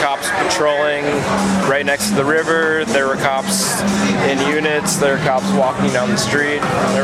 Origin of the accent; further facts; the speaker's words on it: Midwest, United States; I'm from the Midwest.